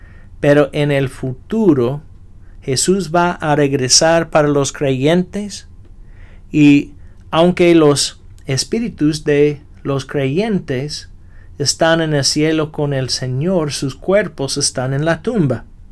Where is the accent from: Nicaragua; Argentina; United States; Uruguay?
United States; yo soy de los Estados Unidos, y cuando voy a otros países, mi meta no debe ser para instruir a las personas cómo vivir como las personas en los Estados Unidos viven